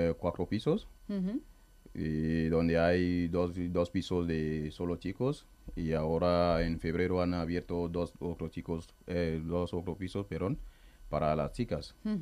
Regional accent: Cameroon; Soy camerunés, el país más bonito del mundo.

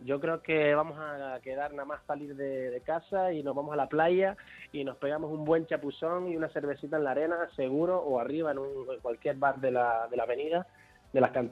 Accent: Canary Islands, Spain; Perdóname, pero te tengo que dar un poco de envidia porque es lo que me toca como canario.

